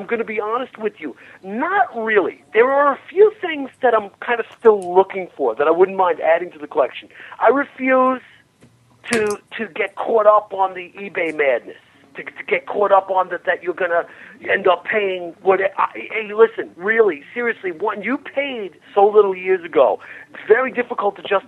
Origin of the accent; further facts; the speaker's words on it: Long Island, New York, United States; so I'm from Long Island, right? So my favorite video stores were on the border of Far Rockaway, which is really Queens.